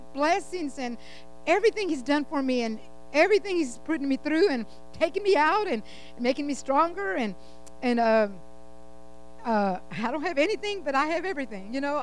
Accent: Texas, United States; Because I'm originally from Texas, you know. I'm a Texan.

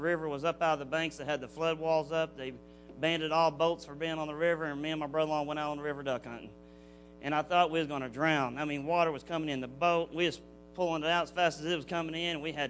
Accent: Paducah, Kentucky, United States; also born or lived in Oklahoma City; from Paducah, Kentucky, also known as … from Oklahoma City.

